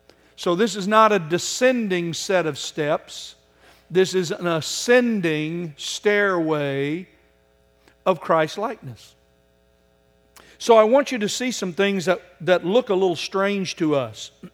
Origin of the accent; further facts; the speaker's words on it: Oklahoma, United States; You sound like all the farmers I grew up around in Oklahoma.